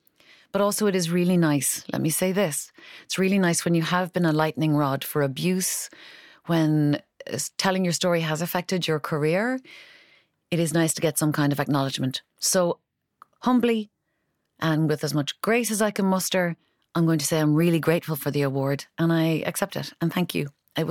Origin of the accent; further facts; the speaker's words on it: Ireland; as an Irish person and definitely as an Egypt, I find it very difficult to take praise